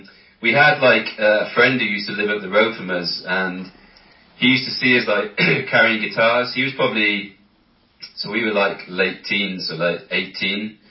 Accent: Manchester, North West England, United Kingdom; born there; where I was born in Manchester.

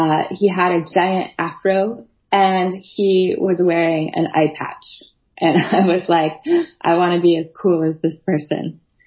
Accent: Colorado, United States; I grew up outside of Boulder, Colorado. My parents used to buy tickets to the Longmont Symphony.

